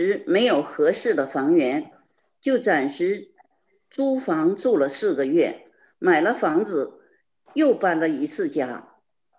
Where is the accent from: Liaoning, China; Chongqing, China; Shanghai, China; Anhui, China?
Liaoning, China; Shenyang; now in Chicago, United States; 我是2019年10月，从我的故乡沈阳来到美国芝加哥探亲的。